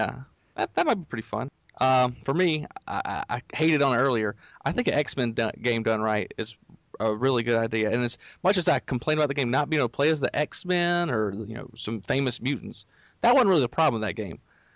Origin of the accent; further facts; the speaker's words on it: United States; I just feel like as an American, there's just not many choices for me.